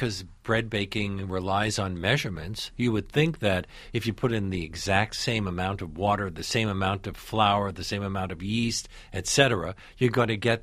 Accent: Brooklyn, New York, United States; When I was a kid growing up in Williamsburg, Brooklyn, there were lots of local bakeries.

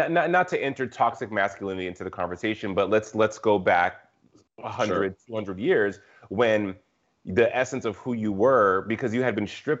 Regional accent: Albuquerque, New Mexico, United States; I am also from Albuquerque, New Mexico, but you know, on a contrasting note, I grew up celebrating Juneteenth in Albuquerque.

